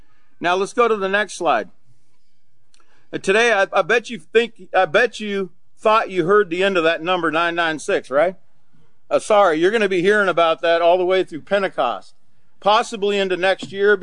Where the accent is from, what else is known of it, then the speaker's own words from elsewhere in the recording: Alaska, United States; I'm from Alaska. We don't like to make small talk.